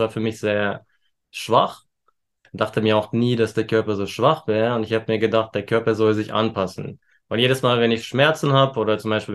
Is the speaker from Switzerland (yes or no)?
no; Turkey; Nee, Spaß, also ich bin Türke.